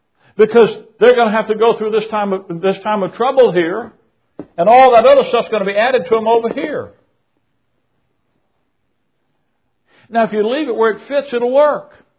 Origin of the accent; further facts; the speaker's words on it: Alabama, United States; Now, I'm from Alabama. I know the difference between being up north and down south.